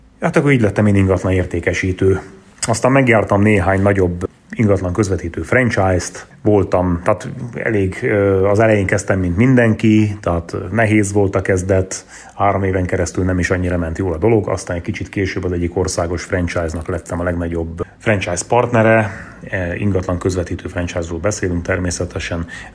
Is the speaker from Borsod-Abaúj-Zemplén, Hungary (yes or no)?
no; Karancsalja, Nógrád, Hungary; accent: Nógrád; Én Salgótarja mellett egy kisfaluban nőttem fel, Karancsalján. Innen a nógrádi akcentusom, ami talán érezhető lesz